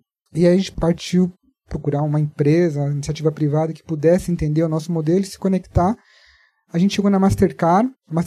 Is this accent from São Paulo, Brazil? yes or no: no; Minas Gerais, Brazil; você não é o único mineiro aqui do grupo, eu tenho que te dizer. Apesar que eu sou do sul de Minas